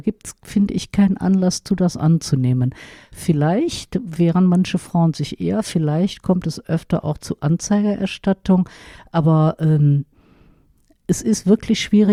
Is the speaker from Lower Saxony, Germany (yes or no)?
no; Cologne, North Rhine-Westphalia, Germany; meiner Heimatstadt Köln